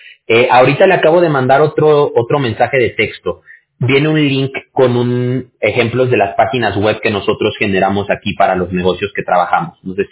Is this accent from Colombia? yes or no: no; Mexico; como decimos ahí en México, de donde yo soy